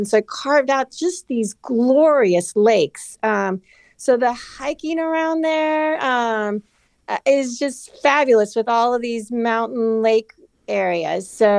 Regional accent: Los Angeles, California, United States; growing up in Los Angeles. You know, it's this big city

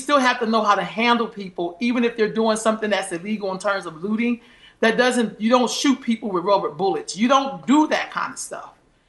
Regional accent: St. Helena, South Carolina, United States; My parents are Black. We're from the Deep South. We're from South Carolina. We're from St. Helena.

